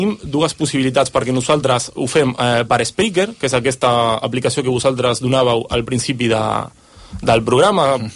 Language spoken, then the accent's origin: Catalan; Argentina; now in Spain; jo sóc argentí, porto 8-9 anys aquí a Catalunya